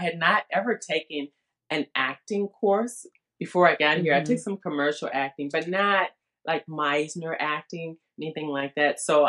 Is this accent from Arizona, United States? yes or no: no; Indianapolis, Indiana, United States; now in Los Angeles, United States; Well, a while ago. I'm from Indianapolis.